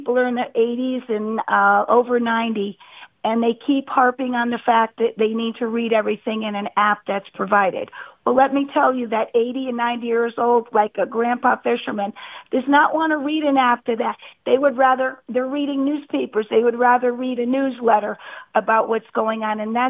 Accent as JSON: {"language": "English", "region": "New England", "country": "United States", "tie": "born or raised there", "said": "I was brought up in New England, and I think that was the perfect setting to have this story."}